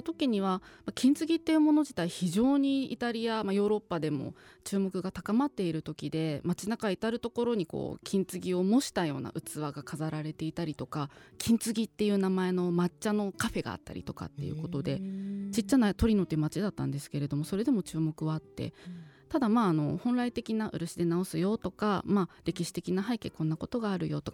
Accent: Yamanashi, Japan; そしたらなんと地元の山梨県に

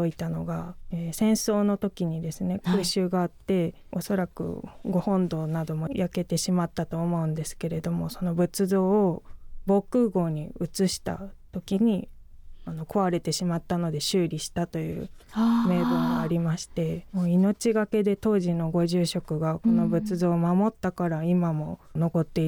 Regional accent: Fukuoka, Japan; now in Ota, Japan; 私あの福岡生まれ福岡育ちで実家がありますので。

